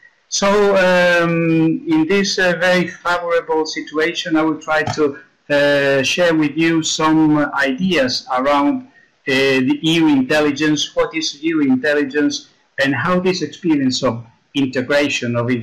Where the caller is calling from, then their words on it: Canary Islands, Spain; I'm speaking now from the Canary Island, a subtropical paradise